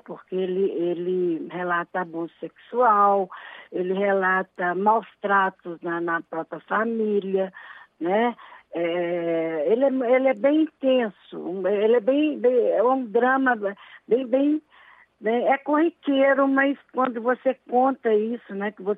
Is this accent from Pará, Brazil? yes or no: no; Minas Gerais, Brazil; eu sou mineira, né?